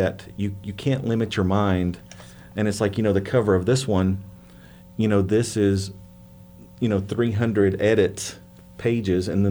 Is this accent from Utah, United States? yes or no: no; Tennessee, United States; accent: twang; and I'm from Tennessee, so you're going to have some twang